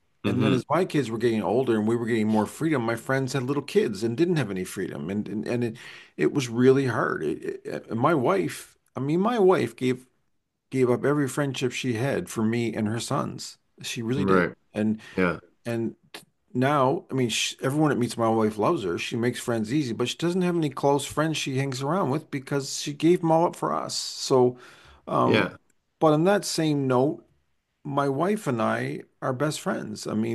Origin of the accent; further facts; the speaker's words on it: Moncton, New Brunswick, Canada; also born or lived in Truro, Canada; when I moved from Truro, Nova Scotia to Moncton, New Brunswick when I was in grade two.